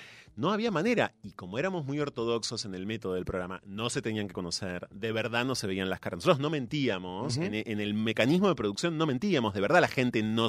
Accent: Ensenada, Buenos Aires Province, Argentina; Yo pasé buena parte de mi infancia mirando Yo me quiero casar y usted en mi ciudad natal, en Ensenada.

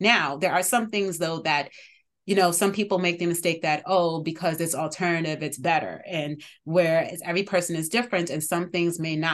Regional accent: Brooklyn, New York, United States; Especially, I live in New York City, right? So I grew up in Brooklyn. I'm now working in the Bronx.

